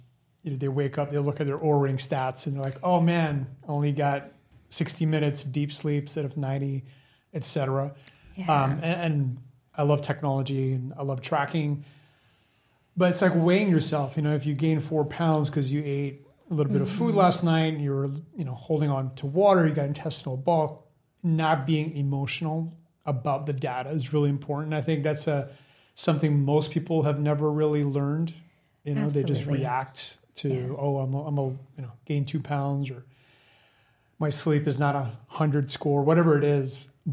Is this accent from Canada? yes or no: yes; Canada; We're all from Canada